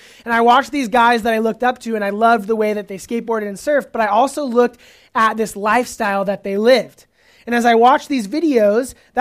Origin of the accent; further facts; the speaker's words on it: Orange County, California, United States; I grew up in Orange County, where the ocean was right there. I could surf all the time.